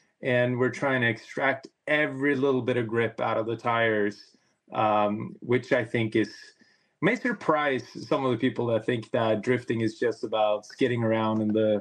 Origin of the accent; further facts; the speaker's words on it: Norway; I grew up in Norway, the deep forests of Norway